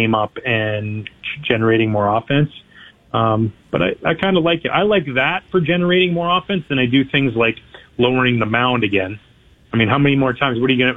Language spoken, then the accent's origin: English; Canada; I'm proud of where I'm from. I'm proud of being a Canadian.